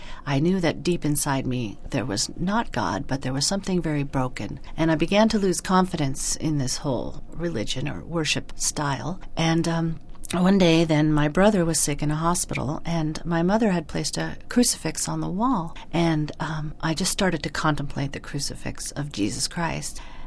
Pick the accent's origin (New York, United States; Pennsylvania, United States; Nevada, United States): New York, United States; born there; also born or lived in California; I was born in New York in the United States in 1958 into a very Catholic family